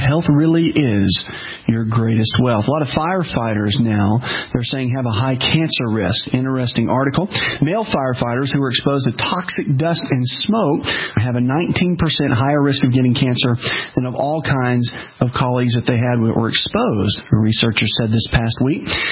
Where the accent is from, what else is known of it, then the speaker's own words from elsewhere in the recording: the South, United States; Now, listen, I'm from the South. Okay? I get this.